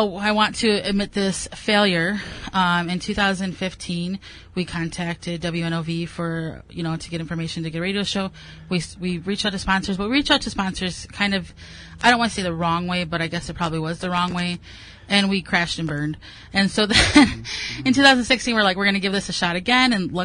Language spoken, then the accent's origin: English; Dallas, Texas, United States; I grew up in the city. I grew up in West Dallas